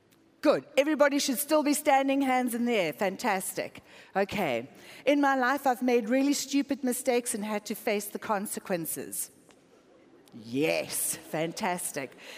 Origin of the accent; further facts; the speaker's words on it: South Africa; moved away; So I'm from South Africa. We immigrated here 8 years ago after receiving a very clear word from God to leave our home and our father's hous